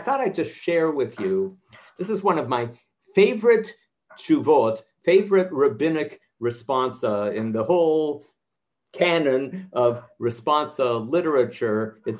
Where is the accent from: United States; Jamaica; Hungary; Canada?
Hungary; Look, I come from Hungary